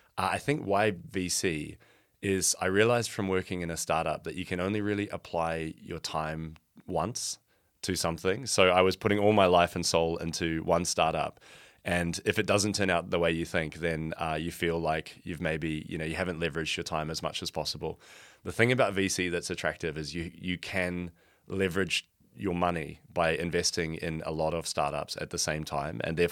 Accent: New Zealand; Yeah, so I'm from New Zealand originally, as you can probably hear in my accent.

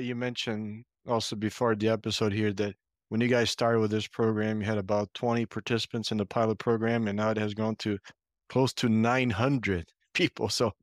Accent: Brazil; English is a second language; now in United States; I was paired with a CAE from Florida. And coincidentally, he is from my hometown in Brazil.

